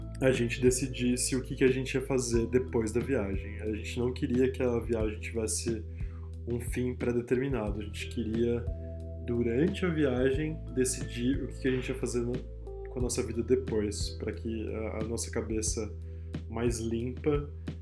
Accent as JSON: {"language": "Portuguese", "town": "Santos", "region": "São Paulo", "country": "Brazil", "tie": "born or raised there", "also_born_or_lived": "Cubatão / São Vicente / Bertioga", "said": "Eu sou um cara de 28 anos. Eu nasci em Santos, aqui no estado de São Paulo, que é uma cidade de praia. E eu morei em várias cidades ali perto de Santos. Já morei em Cubatão, já morei em Santos, São Vicente, Bertioga."}